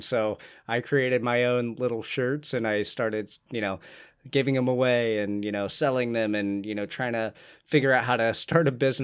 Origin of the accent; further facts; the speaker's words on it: Columbus, Ohio, United States; now in Tampa, United States; living in Tampa. I'm originally from Columbus, Ohio, just moved down here a couple years ago.